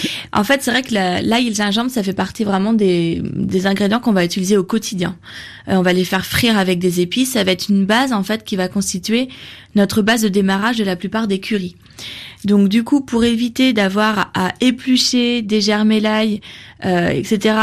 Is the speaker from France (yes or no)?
no; Gujarat, India; Moi, je suis originaire du Nord, plutôt de l'Inde, donc du Gujarat.